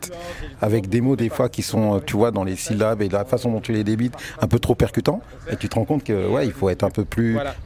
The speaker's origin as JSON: {"language": "French", "country": "France", "tie": "born there", "said": "je suis né en France. J'ai une culture française. Je comprends le Wolof, mais je parle pas. Je peux être que vu comme un Français. Mais il y a quand même un truc où je suis perçu comme un Sénégalais"}